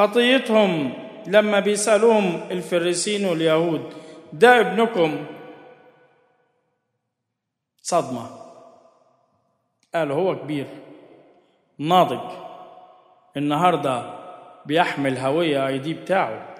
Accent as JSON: {"language": "Arabic", "country": "Egypt", "said": "احنا كمصريين جينا من الجمل الحلوة اللي عجبتنا حفظناها"}